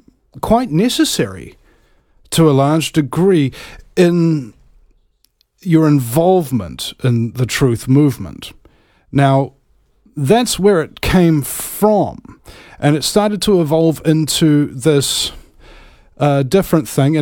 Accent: New Zealand; raised here in New Zealand. Lots of TV. And I was like, oh my goodness, that's why I don't sound like I'm from New Zealand.

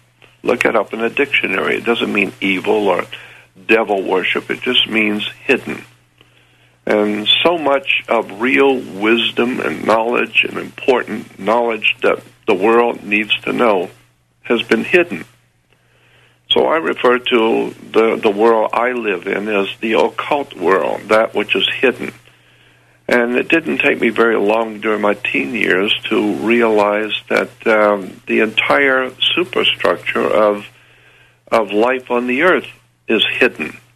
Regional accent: Florida, United States; And I grew up in Northwest Florida

